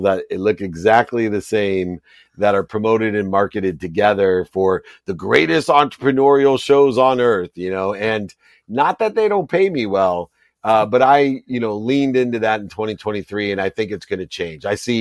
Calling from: Orange County, California, United States; Oh, I'm in my closet here in Orange County.

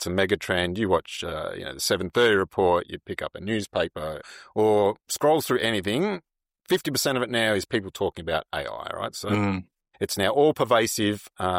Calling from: Melbourne, Victoria, Australia; Well, I'm down in Melbourne, so raining at the moment

